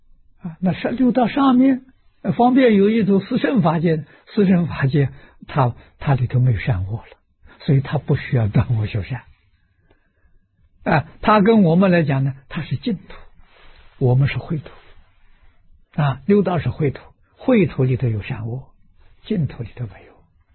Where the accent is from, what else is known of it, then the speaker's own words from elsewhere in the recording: China; 这个俗我们中国人称为运啊